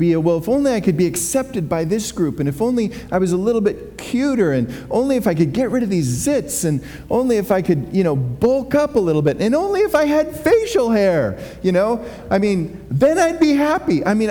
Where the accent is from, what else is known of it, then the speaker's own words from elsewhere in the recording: Kirkland, United States; I grew up in Kirkland, where I had lots of room to play, and I would spend hours in the woods and building tree forts, etc.